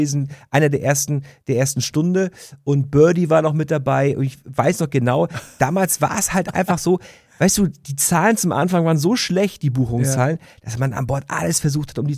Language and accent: German; Rostock, Mecklenburg-Vorpommern, Germany; als Rostocker